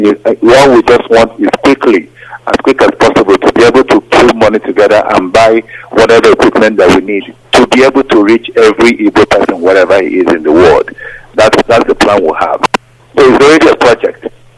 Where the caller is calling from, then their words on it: Australia; I'm calling from Australia again.